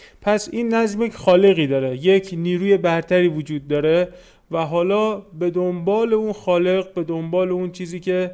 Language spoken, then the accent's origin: Persian; Iran; من در یک خانواده نرمال بزرگ شدم، در همون جامعه ایران با همون دین غالب